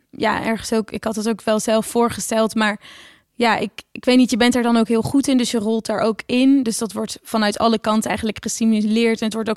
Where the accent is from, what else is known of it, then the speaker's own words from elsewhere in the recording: Friesland, Netherlands; moved away; also born or lived in The Hague; Want ja, ik kom natuurlijk uit Friesland. En dan had ik daarvoor in Den Haag gewoond. En toen ging ik dus naar Brussel.